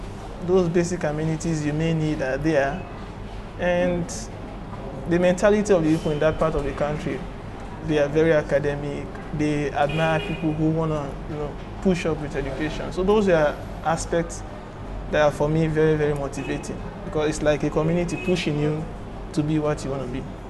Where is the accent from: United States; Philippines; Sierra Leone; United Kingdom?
Sierra Leone; Kenema, Eastern Province; also born or lived in Kono / Kambia; I'm actually from the east of the country. My place of origin is in Kenema, but I was born in Kono on the 19th of January, 1985.